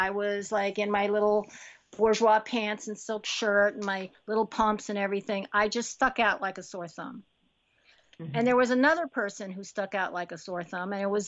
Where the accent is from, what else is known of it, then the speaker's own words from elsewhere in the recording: Haiti; I don't know how to braid hair, but I've seen how it's done because I'm from Haiti.